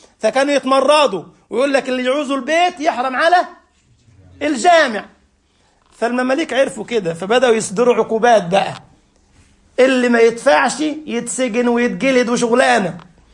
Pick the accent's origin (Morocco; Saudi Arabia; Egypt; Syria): Egypt; بعض الأمثال عندنا في مصر كنت بفهمها خطأ